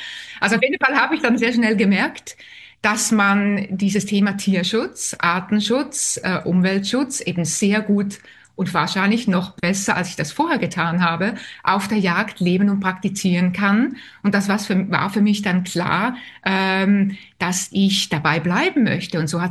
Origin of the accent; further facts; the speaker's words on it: Switzerland; Ich bin Schweizerin